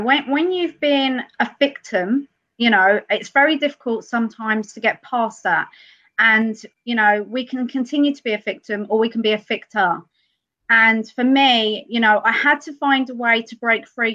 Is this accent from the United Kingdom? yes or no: yes; United Kingdom; So I'm from the UK.